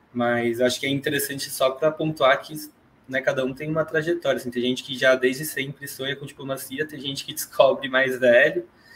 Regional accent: São Paulo, Brazil; sou de São Paulo, eu tenho 31 anos.

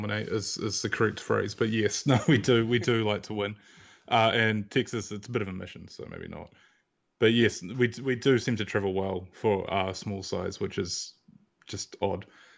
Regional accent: New Zealand; But yeah, so we are from New Zealand, as Rob may or may have not mentioned, I can't recall.

